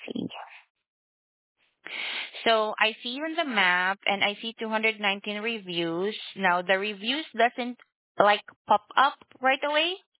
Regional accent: Philippines; No, I'm from the Philippines.

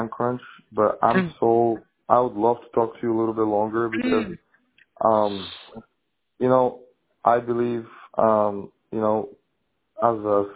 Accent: McMinnville, Oregon, United States; I'm from McMinnville

